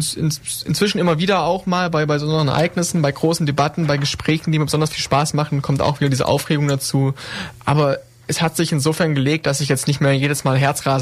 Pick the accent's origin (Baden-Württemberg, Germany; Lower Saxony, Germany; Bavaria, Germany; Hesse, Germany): Baden-Württemberg, Germany; Ulm; ich bin 21 Jahre alt, ich studiere aktuell in Ulm Wirtschaftswissenschaften, mit einem Schwerpunkt auf Informatik, ich bin in Ulm geboren, aufgewachsen, genau.